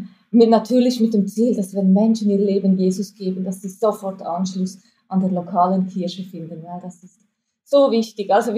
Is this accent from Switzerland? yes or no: yes; Switzerland; accent: Swiss German; now in Hamburg, Germany; was wir als Schweizer denn hier auf St. Pauli machen. Und dann dachte ich, ja, dann behalte ich doch das bei und muss mich da nicht extra anstrengen und so. Ist mein Schweizerdeutsch, Hochdeutsch so ein bisschen geblieben.